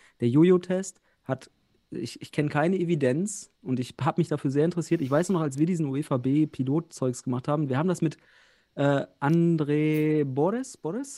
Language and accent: German; Osnabrück, Lower Saxony, Germany; Und ich komme ja auch aus Osnabrück.